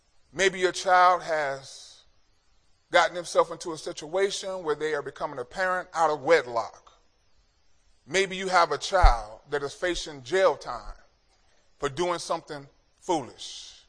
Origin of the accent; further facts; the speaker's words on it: California, United States; Remember, I'm from California, so I move from coast to coast.